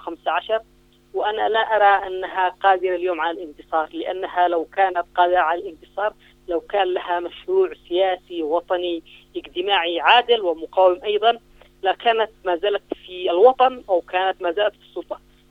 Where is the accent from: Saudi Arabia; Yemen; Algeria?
Yemen; نحن كمجتمع يمني لسنا مجتمعا طائفيا.